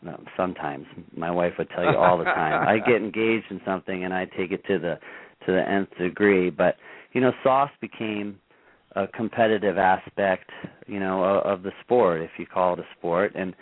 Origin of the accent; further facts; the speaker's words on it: East Coast, United States; moved away as an adult; now in Kansas City, United States; So I grew up on the East Coast.